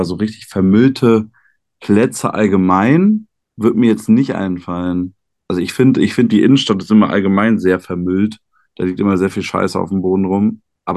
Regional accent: Dortmund, North Rhine-Westphalia, Germany; Also ich kann ja nicht für Bottrop sprechen, ich komme ja aus Dortmund.

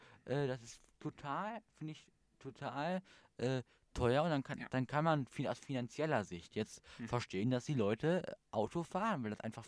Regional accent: Bottrop, North Rhine-Westphalia, Germany; Ich komme jetzt nicht aus Hauptbottrop, ich bin da eher abgelegen in Kicheln.

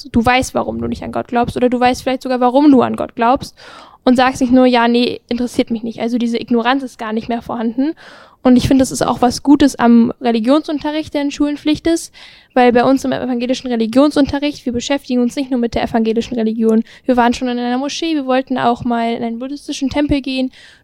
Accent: Herne, North Rhine-Westphalia, Germany; in meiner Stadt, wo ich herkomme, aus Herne, wir sind tiefrot, also wirklich sehr SPD-lastig.

